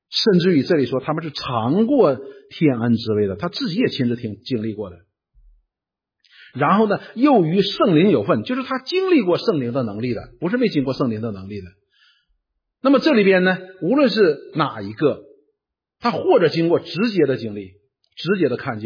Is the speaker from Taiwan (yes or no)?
no; China; 所以我们中国人呢有一句话叫不知者不怪啊